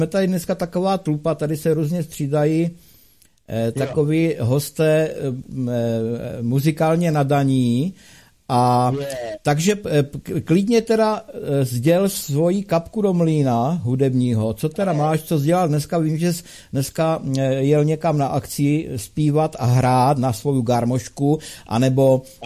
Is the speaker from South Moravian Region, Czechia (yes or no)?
no; Prostějov, Olomouc Region, Czechia; Já myslím, že můžeme prozradit klidně, že jsme ze stejného města, že jsme z Prostějova.